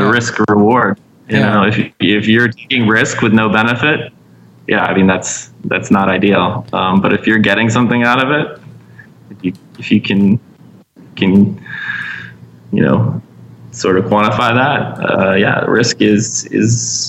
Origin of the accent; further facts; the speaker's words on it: Vermont, United States; Like, I guess I grew up in Vermont.